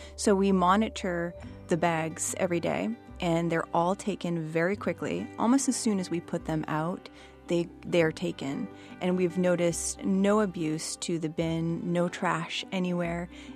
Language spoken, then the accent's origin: English; Hamden, Maine, United States; Growing up in Hamden, I didn't always notice that there was a problem with people in need in the area.